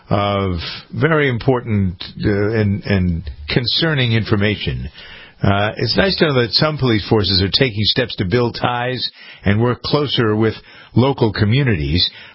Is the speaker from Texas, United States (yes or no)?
no; Framingham, Massachusetts, United States; We have that in Framingham, my hometown.